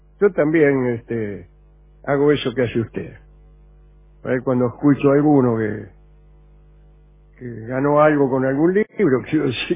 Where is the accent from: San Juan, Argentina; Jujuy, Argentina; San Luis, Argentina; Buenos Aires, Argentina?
Buenos Aires, Argentina; de Balvanera.